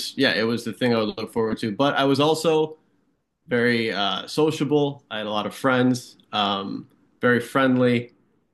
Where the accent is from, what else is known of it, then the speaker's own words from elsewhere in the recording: Hamburg, New York, United States; So I am from Hamburg, New York. I grew up in the village of Hamburg.